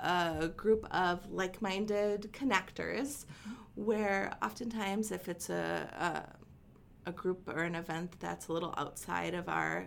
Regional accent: Minnesota, United States; we're very Minnesotan around here.

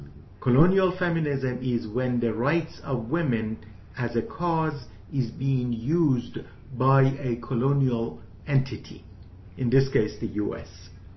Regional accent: Natanz, Isfahan, Iran; my hometown of Natanz, Iran

